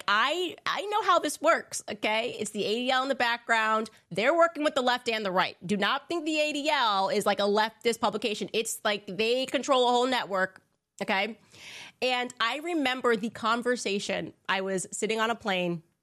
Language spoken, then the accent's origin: English; Connecticut, United States; I say Nevada. I'm from Connecticut.